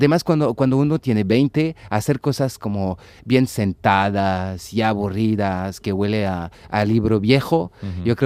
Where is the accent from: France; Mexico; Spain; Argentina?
France; Yo soy francés.